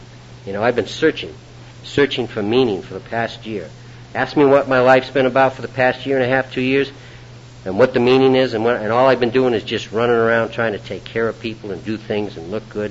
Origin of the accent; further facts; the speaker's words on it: East Coast, United States; also born or lived in Boston; I'm from the East Coast originally